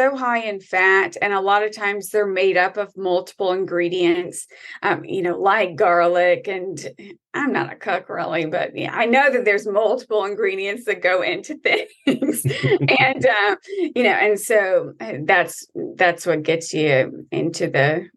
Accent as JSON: {"language": "English", "region": "the South", "country": "United States", "said": "Yes, and I've seen raisins in brownies, and I'm from the South too."}